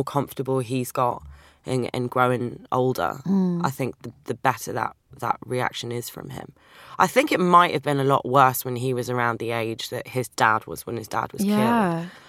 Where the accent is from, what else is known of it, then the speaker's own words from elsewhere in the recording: London, United Kingdom; growing up in North London